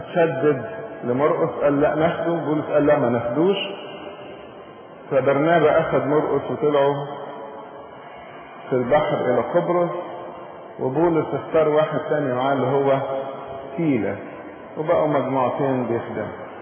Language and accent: Arabic; Egypt